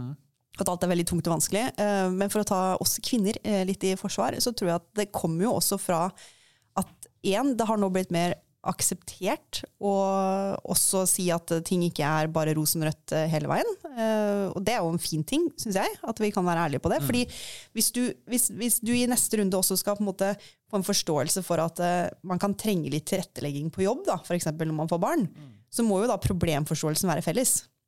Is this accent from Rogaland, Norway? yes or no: yes; Rogaland, Norway; Jeg kjører jo på sånn der vindsafari hjemme i Rogaland.